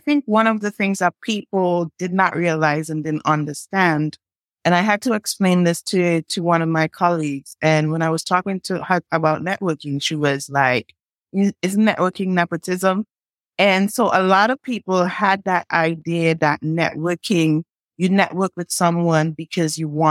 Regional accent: St. Vincent & Grenadines; moved away as an adult; now in United States; if you hear an accent, I am originally from the Caribbean. I am from St. Vincent and the Grenadines. And I came to the U.S. in 2004 with a focus to study business, finance.

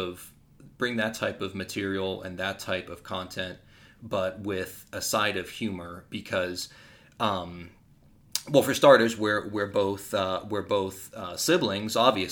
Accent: Las Vegas, Nevada, United States; we've been born and raised here in Las Vegas.

